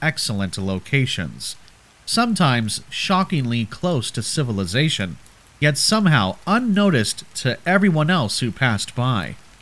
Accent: Portland, Oregon, United States; also born or lived in Provo, Utah; I was born in Provo, Utah, although I have lived most of my life here in Portland, Oregon.

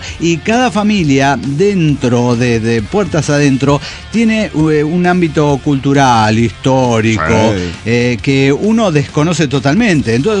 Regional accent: Mexico City, Mexico; Soy el demonio de Ciudad de México.

